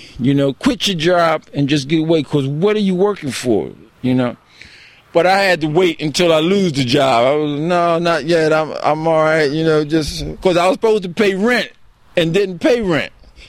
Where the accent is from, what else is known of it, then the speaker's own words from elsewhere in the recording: Camden, New Jersey, United States; born there; I was born in Camden, New Jersey.